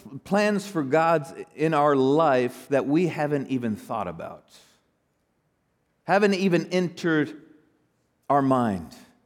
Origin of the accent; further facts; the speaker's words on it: Denver, Colorado, United States; That used to be the case for me when I grew up in Denver, so I'm a Bronco fan.